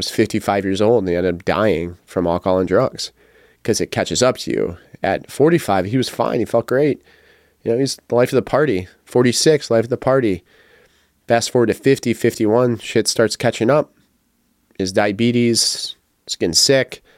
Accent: Calumet City, Illinois, United States; I grew up in Calumet City in the south side of Chicago, east side, the southeast side.

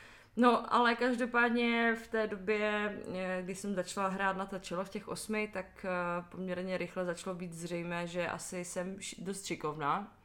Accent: Ostrava, Moravian-Silesian Region, Czechia; moved away as an adult; No, tak pocházím z Ostravy, kde jsem vyrůstala do svých 18, skoro 19 let.

